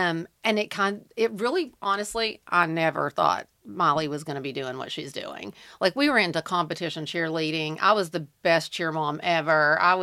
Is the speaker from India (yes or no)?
no; Kentucky, United States; And it just cracks me up because, again, we're from Eastern Kentucky.